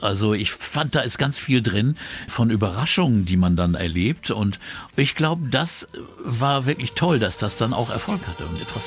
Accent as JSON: {"language": "German", "region": "England", "country": "United Kingdom", "said": "das war ja nun was komplett anderes als diese englische Provinz, wo ich herkomme."}